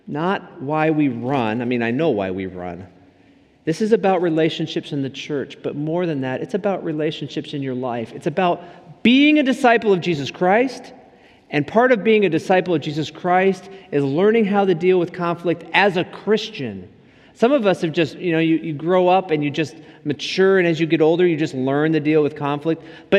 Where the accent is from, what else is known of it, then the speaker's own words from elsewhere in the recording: Washington, District of Columbia, United States; also born or lived in Upstate New York / Deerfield, Illinois; You know, I grew up in Washington, D.C. to a military family from a Minnesota farm boy. You deal with conflict a certain way in that family. Then I moved to upstate New York in the mountains.